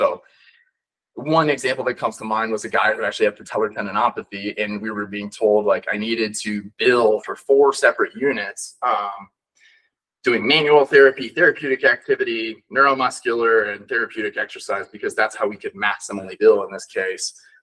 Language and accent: English; Akron, Ohio, United States; now in Salt Lake City, United States; I'm originally from Akron, Ohio. I'm currently out in Salt Lake City, Utah for another month or two. Going to be moving to Detroit, Michigan in a couple of months.